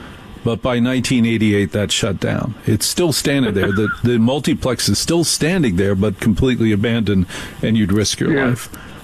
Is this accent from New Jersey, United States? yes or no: yes; New Jersey, United States; I'm going to see that movie because I grew up in New Jersey